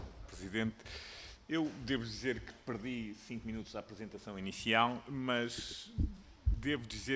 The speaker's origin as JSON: {"language": "Portuguese", "region": "Norte", "country": "Portugal", "said": "e eu não sou do Alentejo, sou do Norte"}